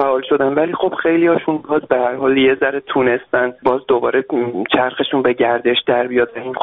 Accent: Iran

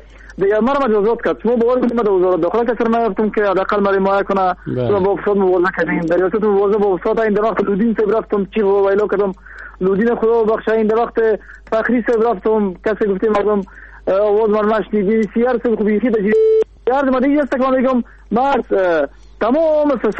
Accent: Kabul, Afghanistan; از هلمند نیستم، از کابل هستم.

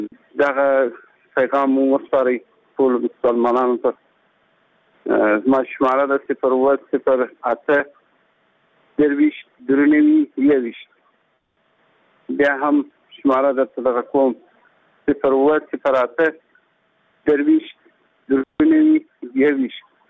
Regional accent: Helmand, Afghanistan; د هلمند ولایت.

